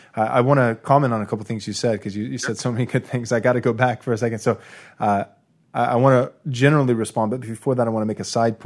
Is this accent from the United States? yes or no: yes; United States; born there; I was born in America in 1986. So along with anybody else raised in a typical American church, I was pre-mill